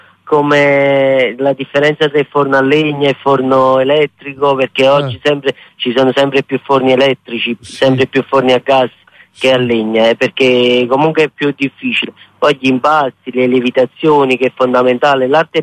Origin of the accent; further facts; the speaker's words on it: Frattamaggiore, Campania, Italy; also born or lived in Mugnano; now in Brescia, Italy; Sì, a Mugnano, però sono cresciuto a Frattamaggiore.